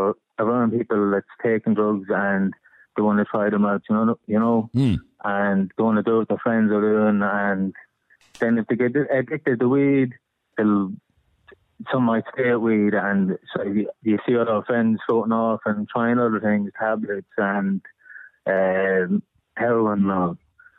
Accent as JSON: {"language": "English", "town": "Dundalk", "region": "County Louth", "country": "Ireland", "moved": "yes", "lives_now": "Florida, United States", "said": "I'm originally from Dundalk, but living in Florida now."}